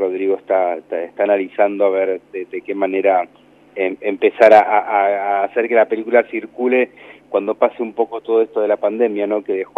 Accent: Marcos Juárez, Córdoba, Argentina; Soy de Marcos Juárez, que es realmente un pueblo de 30.000 habitantes

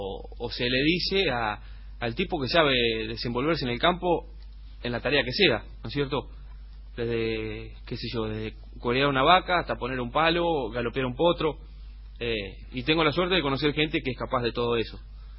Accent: Chascomús, Buenos Aires Province, Argentina; born there; Yo vivo en Chascomús. Nací en Chascomús y vivo. Pero bueno, voy y vengo, ¿no es cierto? Acá a Buenos Aires vengo seguido.

